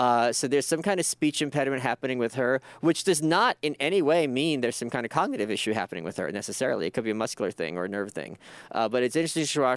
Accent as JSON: {"language": "English", "region": "New York", "country": "United States", "said": "But then I'm a New Yorker, so maybe I'm a little prejudiced in that regard."}